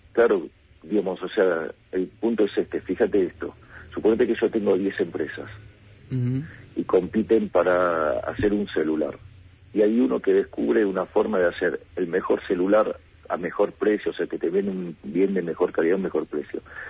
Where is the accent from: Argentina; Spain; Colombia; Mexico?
Argentina; es como los argentinos, digamos, frente a una situación, en lugar de arreglar la causa, trabajamos sobre el efecto.